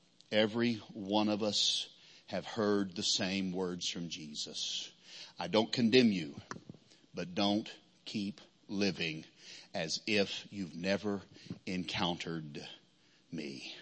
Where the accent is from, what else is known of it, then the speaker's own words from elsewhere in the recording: Arkansas, United States; were written either about where I grew up in Arkansas or where we were pastoring in southern Missouri.